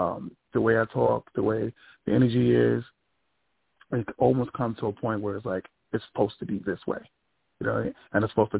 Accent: Long Island, New York, United States; now in Atlanta, United States; I'm from New York, Long Island. So I live in Atlanta, Georgia. I've been here about 15 years now.

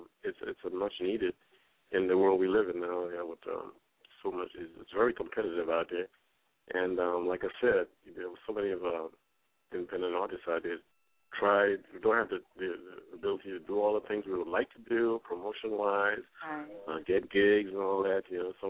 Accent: Trinidad & Tobago; moved away as an adult; now in United States; Okay, well, I'm originally from Trinidad. I've been living here since the early 80s

